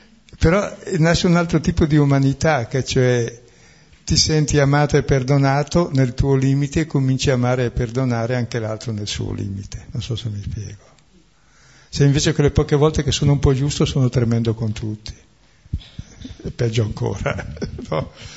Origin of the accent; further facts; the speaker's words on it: Lombardy, Italy; perché sono bresciano della Valtrompe